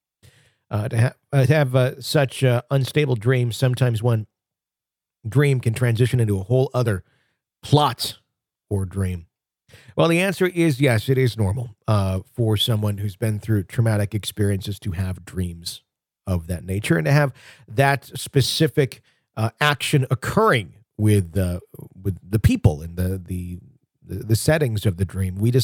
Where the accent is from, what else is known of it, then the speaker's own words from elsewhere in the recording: the South, United States; accent: Southern; I'm from the South, but I have mostly lost my accent.